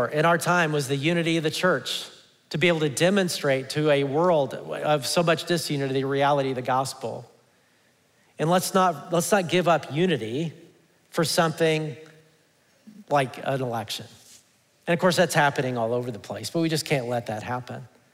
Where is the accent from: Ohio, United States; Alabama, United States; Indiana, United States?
Alabama, United States; also born or lived in Texas; And I grew up in Alabama. Did I ever mention that? And a red state, you know, and I became a Christian in a red state.